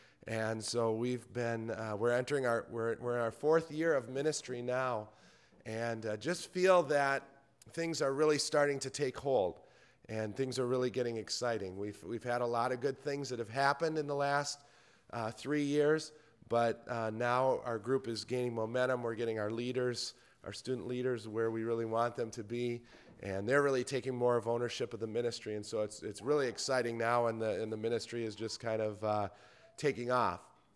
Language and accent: English; Minneapolis, Minnesota, United States; I actually feel this is closer to home to me since I'm from Minneapolis.